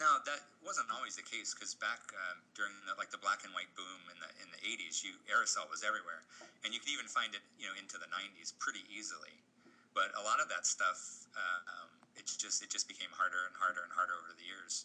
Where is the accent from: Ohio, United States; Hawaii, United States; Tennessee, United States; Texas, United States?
Hawaii, United States; Because, see, I grew up in Hawaii, and I went to school in New York to get as far away from my family as possible.